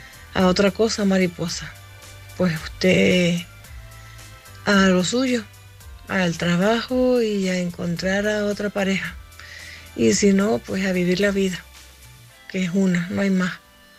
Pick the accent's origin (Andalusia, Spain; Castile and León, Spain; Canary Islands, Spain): Canary Islands, Spain; now in A Coruña, Spain; Soy la tinerfeña que llamo de Coruña.